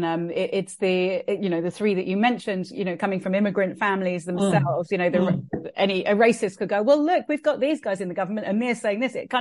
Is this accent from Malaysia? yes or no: no; North West England, United Kingdom; I'm from the Wirral, and my dad moved to Liverpool in the 60s when he came over from Fiji